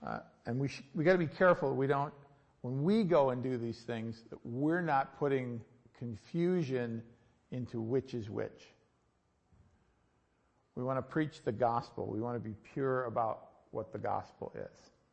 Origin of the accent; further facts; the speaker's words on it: United States; is that just because I'm an American that I've always thought this?